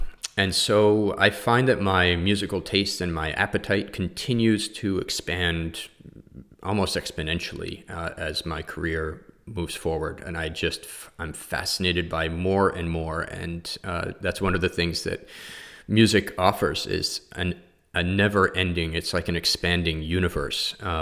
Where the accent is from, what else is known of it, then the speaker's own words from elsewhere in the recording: New York City, New York, United States; So I did grow up in a musical family. I started performing at a young age. I grew up in New York City.